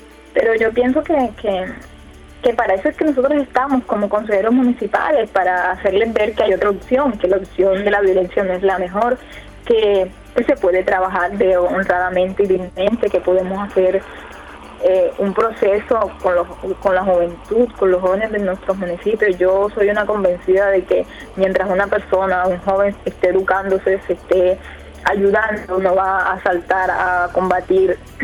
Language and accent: Spanish; Canalete, Córdoba, Colombia; also born or lived in Puerto Libertador; No nací en Canalete, pero adoro ese municipio. Nací en Puerto Libertador, Córdoba. Pero mis padres se mudaron a Canalete desde estaba yo súper pequeña. Tengo 25 años actualmente y estaba súper pequeña, como de un año se mudaron mis padres a Canalete y desde entonces vivo en ese municipio.